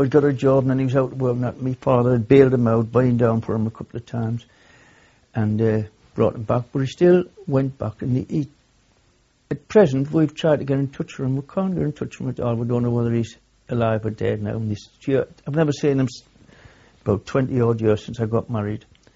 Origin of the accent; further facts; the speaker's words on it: Sunderland, North East England, United Kingdom; I was born in Sunderland, Woodbine Street, in Hendon, in Sunderland.